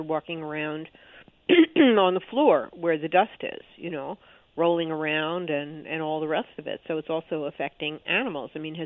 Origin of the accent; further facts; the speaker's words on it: United States; You know, as an American, I could make that choice